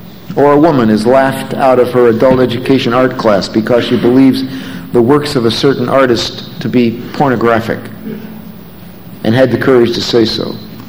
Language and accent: English; Bristol, Pennsylvania, United States; I was a kid growing up in Bristol, Pennsylvania, attending grade school and junior high school and high school